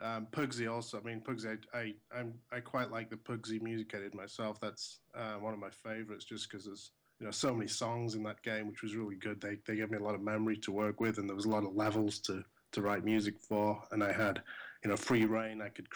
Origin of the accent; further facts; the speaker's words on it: Sheffield, Yorkshire and the Humber, United Kingdom; of course I really liked … as well, because they're from my hometown, Sheffield.